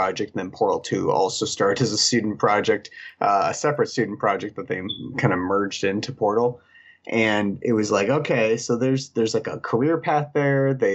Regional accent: Midwest, United States; now in Seattle, United States; I was from the Midwest originally, kind of in the middle of the U.S.

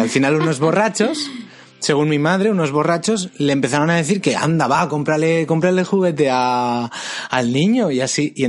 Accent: Valencia, Valencian Community, Spain; Yo soy de Valencia.

